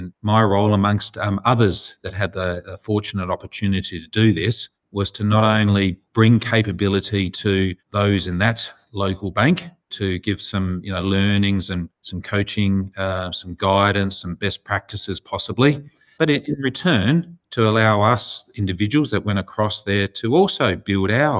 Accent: Perth, Western Australia, Australia; Commonwealth Bank being Sydney head office bound and I'm from Perth

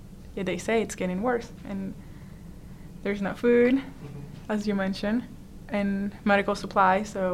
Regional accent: Venezuela; now in United States; Hello, I'm … I'm also from Venezuela, and I'm an RMU student.

